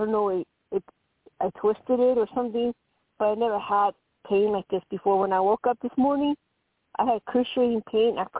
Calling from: Colorado, United States; Hi, ma'am. … from Colorado.

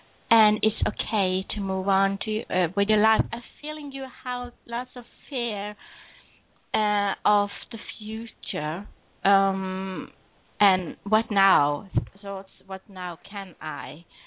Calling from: Norway; English is a second language; I'm calling from Norway, so I hope you excuse my language. I just do my best talking in English.

